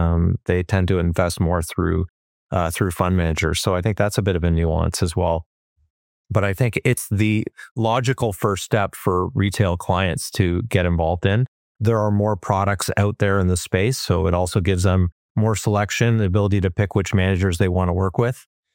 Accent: Canada; being Canadian

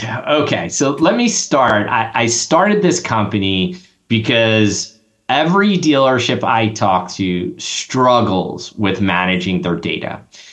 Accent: New Jersey, United States; I grew up in South Jersey.

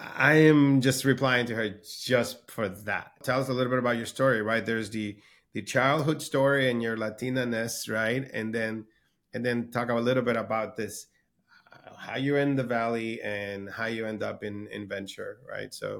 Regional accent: Nicaragua; Because I grew up in Nicaragua.

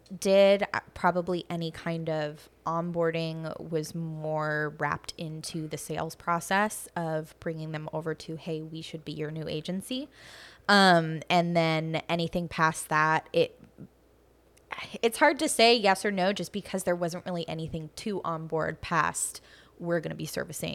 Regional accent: San Diego, California, United States; Yeah, and I was born and raised in San Diego, so I, you know, grew up with heat and dry and beige, various colors of beige.

